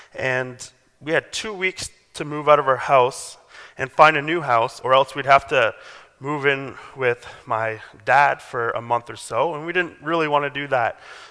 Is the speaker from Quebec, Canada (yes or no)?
no; London, Ontario, Canada; also born or lived in Calgary; now in Pickering, Canada; We come from London, Ontario, where I had met Elena, and that's also my hometown